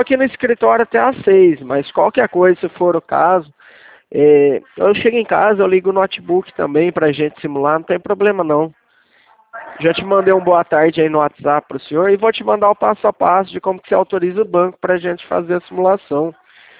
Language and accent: Portuguese; Leme, São Paulo, Brazil; Eu sou aqui da cidade de Leme, interior de São Paulo